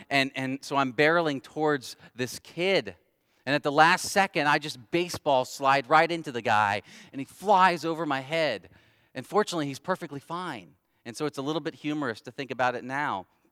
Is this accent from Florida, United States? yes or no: no; Ohio, United States; Growing up in Ohio, I never skied, wasn't on the radar.